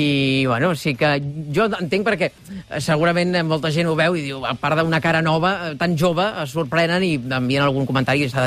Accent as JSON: {"language": "Catalan", "town": "Berga", "region": "Catalonia", "country": "Spain", "said": "Soc de Berga."}